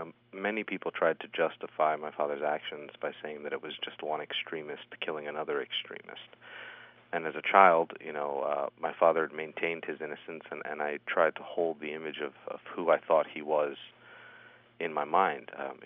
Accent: Pittsburgh, Pennsylvania, United States; born there; I was born in Pittsburgh, and actually I moved 20 times by the time I was 19, so I've been all over.

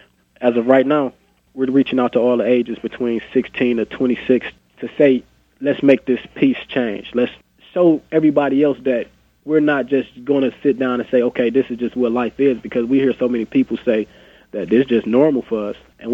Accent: Flint, Michigan, United States; because growing up in Flint, basically all you see is violence, drugs, guns.

